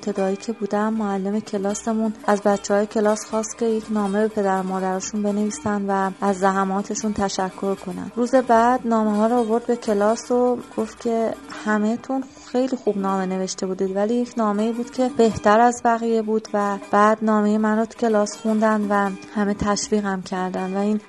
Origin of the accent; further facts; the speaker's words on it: Khomeyni Shahr, Isfahan, Iran; born there; متولد خرداد 1361 در خمینی شهر اصفهان به دنیا آمدم که نزدیکترین شهرستان به اصفهان هستش و به نام سده هم معروفه.